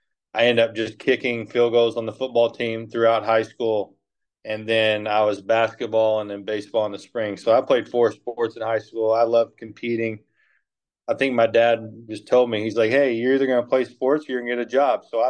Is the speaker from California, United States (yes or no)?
no; Owensboro, Kentucky, United States; born there; Well, I was born in Owensboro, Kentucky, little old town in Kentucky, about 70,000.